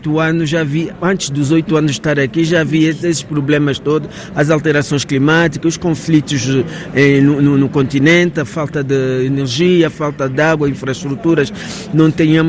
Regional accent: Angola; Mesmo que eu estou aí, mas eu sou angolana

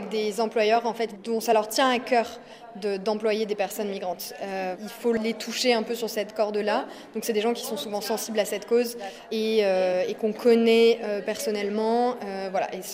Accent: France; je suis française

